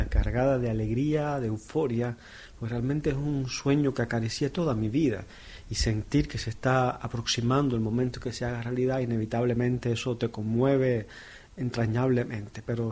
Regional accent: Cuba; Soy cubano, sí.

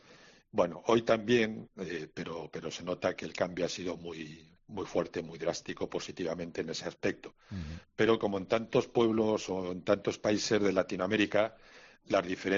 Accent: Lerín, Navarre, Spain; moved away; que estoy aquí en nuestra zona de Navarra, en Pamplona, en Tolosa, donde estaba exactamente en mi pueblo de Lerín, y dejar la tierra, dejar a la familia con que siempre me he sentido muy querido, muy integrado.

